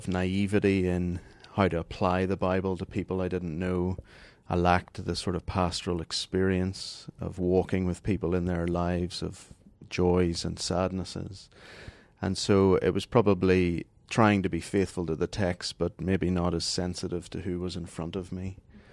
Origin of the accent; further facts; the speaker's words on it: Northern Ireland, United Kingdom; also born or lived in South Africa; I'm from Northern Ireland originally, so the UK. I lived in South Africa for a bit.